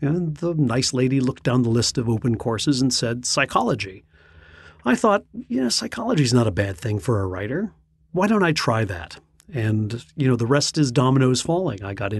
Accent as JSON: {"language": "English", "town": "Evanston", "region": "Illinois", "country": "United States", "tie": "born or raised there", "said": "Well, I grew up in Evanston, Illinois. My dad was a professor at Northwestern University."}